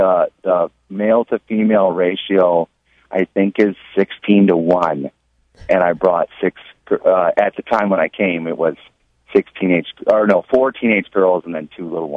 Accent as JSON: {"language": "English", "town": "Ann Arbor", "region": "Michigan", "country": "United States", "tie": "born or raised there", "said": "Well, I grew up in Ann Arbor, Michigan, in a good parish, beautiful parish"}